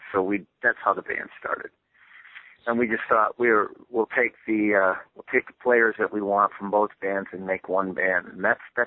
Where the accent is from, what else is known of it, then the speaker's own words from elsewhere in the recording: Lansing, Michigan, United States; a friend of ours who lives in my hometown of Lansing